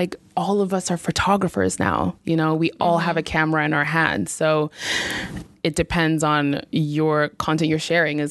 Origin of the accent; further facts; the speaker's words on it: Zimbabwe; I'm from Zimbabwe. I'm a graduate student in AUP, and I'm currently studying global communications.